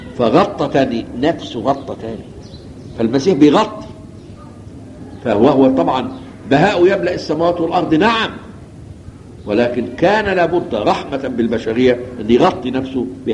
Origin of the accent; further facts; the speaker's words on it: Egypt; إحنا مصريين لونه قمحي،